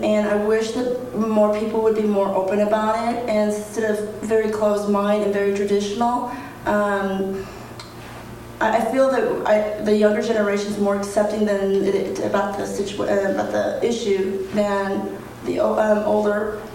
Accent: San Diego, California, United States; I'm from San Diego

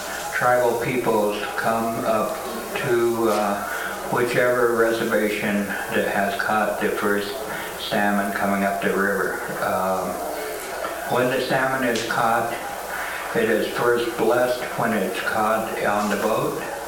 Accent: Washington, United States; I'm from the Skokomish tribe from Washington State. It's on the lower part of Puget Sound in Hood Canal.

